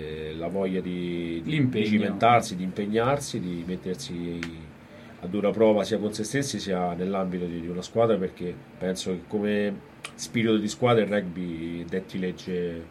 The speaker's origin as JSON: {"language": "Italian", "country": "Egypt", "said": "sono egiziano."}